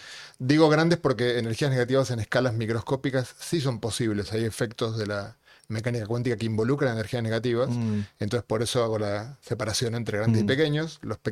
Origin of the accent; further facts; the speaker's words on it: Argentina; Sí, argentino, sí, soy argentino-español.